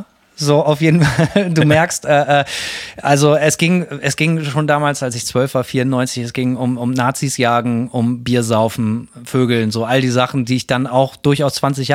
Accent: West Germany, Germany; Und ich komme aus Westdeutschland

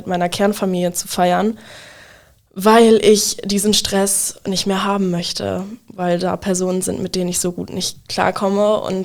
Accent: Wildeshausen, Lower Saxony, Germany; now in Bremen, Germany; Ich komme aus Wildeshausen ursprünglich, wohne aber mittlerweile in Bremen

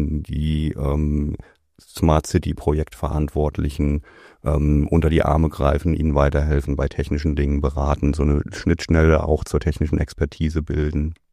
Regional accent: Rhineland-Palatinate, Germany; Ja, als Pfälzer muss ich ja mittlerweile eigentlich Leberwurst sagen, ja.

